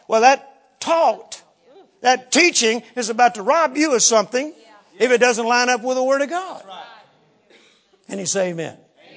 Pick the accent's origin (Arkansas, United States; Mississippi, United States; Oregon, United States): Mississippi, United States; born there; Now, I was born in Mississippi. I know all means the same thing in Mississippi that it does in Texas.